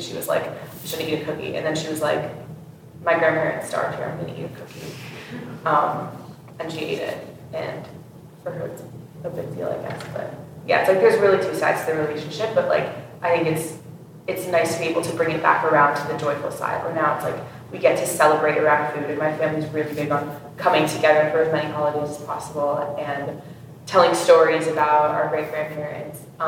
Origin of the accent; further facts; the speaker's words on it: Los Angeles, California, United States; from Los Angeles.